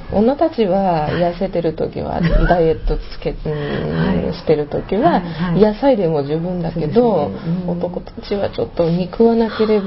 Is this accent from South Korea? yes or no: no; Moscow, Russia; Japanese is a second language; お国はロシアですけれども